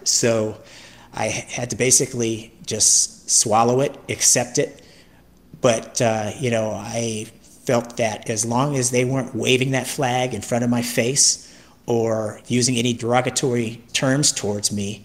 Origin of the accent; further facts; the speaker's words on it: California, United States; I came from the West Coast, the Bay Area specifically, to come to the Southeast, to the Bible Belt